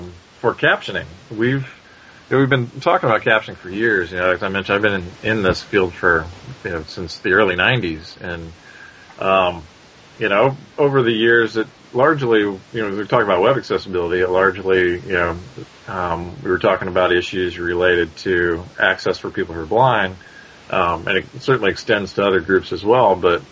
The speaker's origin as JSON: {"language": "English", "region": "Indiana", "country": "United States", "tie": "born or raised there", "also_born_or_lived": "Kansas", "said": "I grew up in Indiana, which is, you know, basketball is the pastime. And then I moved to Kansas"}